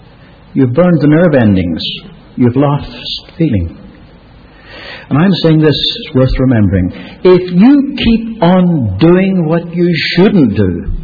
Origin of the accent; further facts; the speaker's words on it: Ireland; born there; I'm Irish by birth.